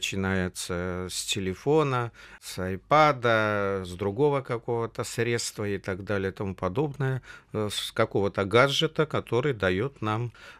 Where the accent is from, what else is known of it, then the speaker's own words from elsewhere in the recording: Belarus; moved away; Я-то сам же белорус. Вот, хотя уехал очень давно оттуда, но связи, естественно, не терял.